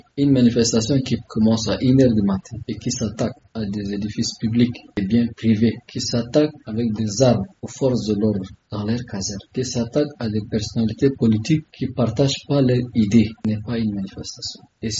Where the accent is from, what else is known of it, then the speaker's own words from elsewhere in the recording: Chad; Je suis Tchadien et je vis au Tchad.